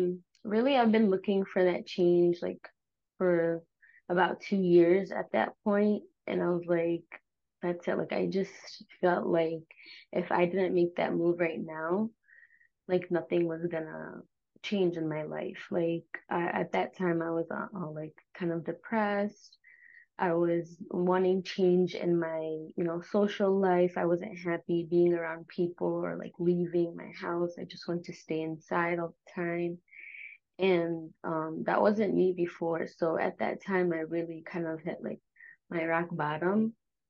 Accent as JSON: {"language": "English", "region": "Michigan", "country": "United States", "said": "Yeah, so I'm from Michigan"}